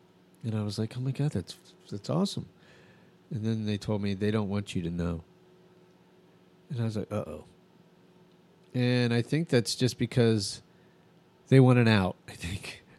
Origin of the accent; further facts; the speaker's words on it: Albuquerque, New Mexico, United States; I grew up in Albuquerque